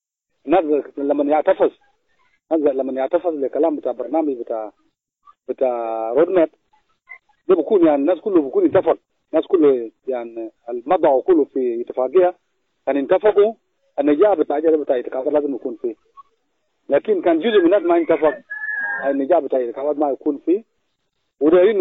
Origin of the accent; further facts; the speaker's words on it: South Sudan; أنا كمواطن جنوبي